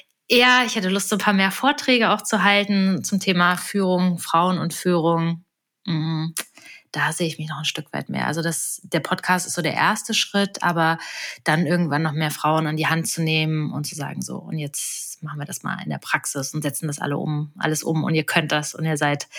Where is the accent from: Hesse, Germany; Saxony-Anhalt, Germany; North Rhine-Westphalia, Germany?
Hesse, Germany; Kassel; ich komme ursprünglich aus Kassel